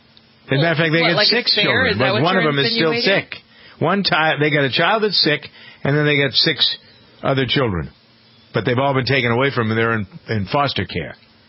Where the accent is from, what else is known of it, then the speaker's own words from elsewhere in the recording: Framingham, Massachusetts, United States; I've been very upset, frankly, with local government here in my hometown of Framingham.